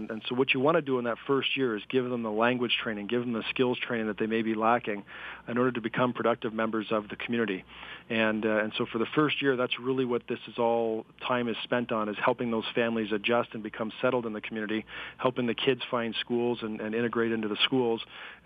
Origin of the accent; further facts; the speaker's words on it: Canada; me as a Canadian and as a leader of this community